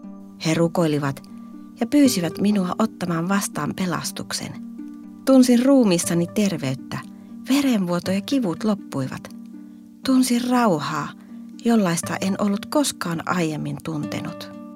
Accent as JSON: {"language": "Finnish", "country": "Kenya", "tie": "born or raised there", "said": "ja olen kotoisin Itä-Keniasta."}